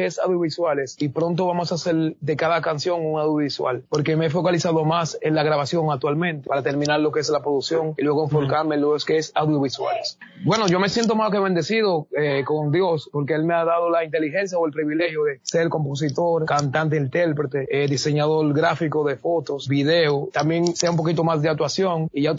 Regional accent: Dominican Republic; Y me da un poco más de orgullo saber que yo soy el primer dominicano ser entrevistado por usted.

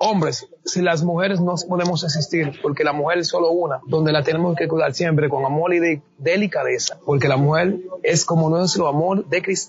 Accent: Dominican Republic; Y me da un poco más de orgullo saber que yo soy el primer dominicano ser entrevistado por usted.

